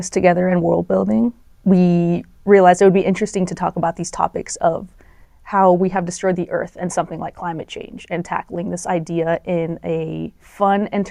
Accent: Escondido, California, United States; Yeah, so I grew up in Escondido. I went to San Diego State and graduated there in 2020.

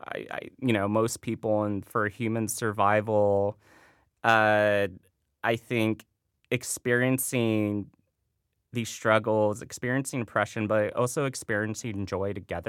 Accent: Chula Vista, California, United States; moved away; So growing up in Chula Vista, I think San Diego in general, I wouldn't say there was trans visibility

